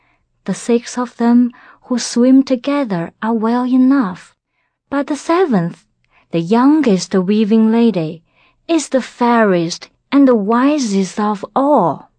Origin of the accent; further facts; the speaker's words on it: China; I came from China.